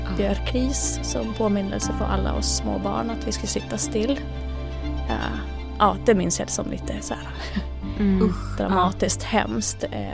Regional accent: Kalajoki, North Ostrobothnia, Finland; now in Umeå, Sweden; är 41 år gammal, småbarnsmamma. Från Umeå, jag är ursprungligen från Kalajoki i Finland, där jag föddes.

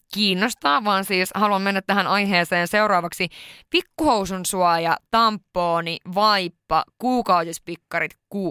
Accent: Sweden; born there; okei, mä oon syntynyt Ruotsissa

